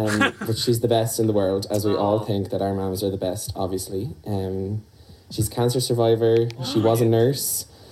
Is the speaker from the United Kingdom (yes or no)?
no; Waterford, Munster, Ireland; Has to be in a Waterford crystal font at the front door, because we're from Waterford.